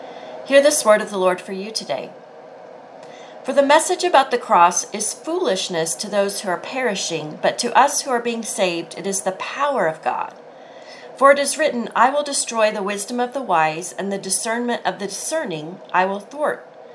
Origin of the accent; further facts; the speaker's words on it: Oklahoma, United States; As most of you know, I'm from Oklahoma, a televangelism mecca.